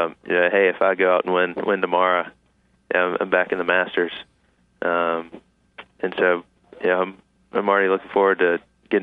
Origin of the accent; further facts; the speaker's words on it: Greenwood, South Carolina, United States; I grew up in Greenwood, about an hour away, and it started coming to the tournament when I was 7 years old.